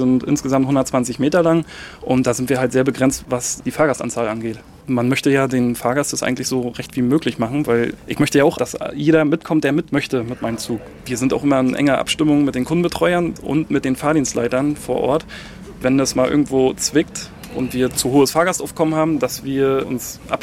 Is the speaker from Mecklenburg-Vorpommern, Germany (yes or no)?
yes; Usedom, Mecklenburg-Vorpommern, Germany; Das ist meine Heimat und hier bin ich aufgewachsen und hier lebe ich halt.